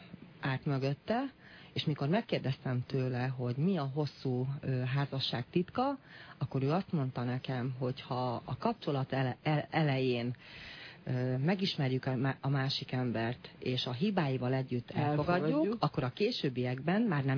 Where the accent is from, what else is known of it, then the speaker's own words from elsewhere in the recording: Szabolcs-Szatmár-Bereg, Hungary; Szabolcs-Szatmárból származom.